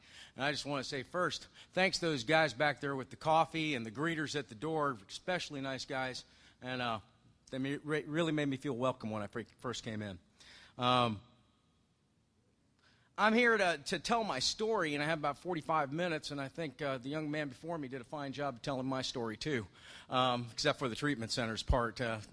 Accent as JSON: {"language": "English", "town": "Tampa", "region": "Florida", "country": "United States", "tie": "born or raised there", "also_born_or_lived": "Montana", "said": "I was born up in Montana. My father was in the military. He was a pilot, bomber pilot. My mom was an immigrant from Germany, half Jew, survived the war and World War II. Both of them self-made, and that when he retired, they retired back down here to Tampa after I was born"}